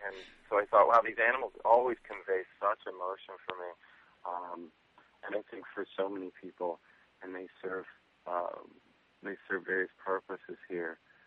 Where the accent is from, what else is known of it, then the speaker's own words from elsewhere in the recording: San Antonio, Texas, United States; I grew up outside of San Antonio, Texas in the 70s